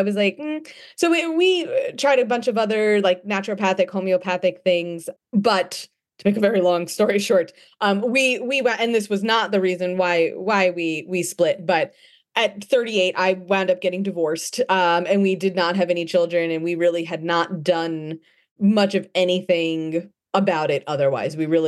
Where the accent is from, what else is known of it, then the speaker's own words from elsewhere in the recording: New Jersey, United States; Yeah, Jersey girl, born and raised.